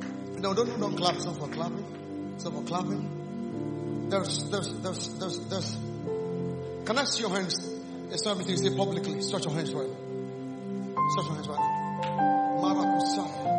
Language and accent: English; Ghana; I came from Ghana.